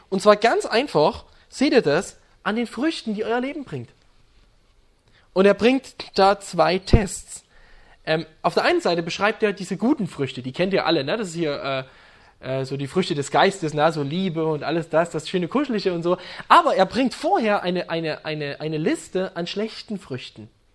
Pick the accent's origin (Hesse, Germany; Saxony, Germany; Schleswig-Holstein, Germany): Saxony, Germany; Wir haben das nicht bei uns in Sachsen